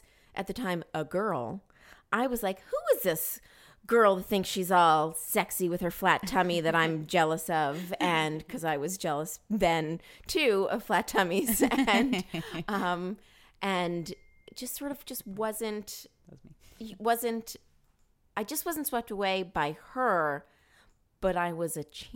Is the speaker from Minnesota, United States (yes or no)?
no; Lakeland, Florida, United States; I grew up in Lakeland, Florida, which is an hour from Orlando